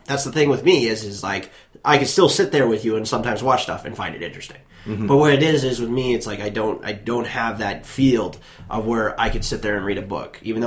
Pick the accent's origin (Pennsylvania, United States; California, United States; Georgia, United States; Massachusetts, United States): Massachusetts, United States; Boston; I'm a Bostonian going, oh, what the fuck?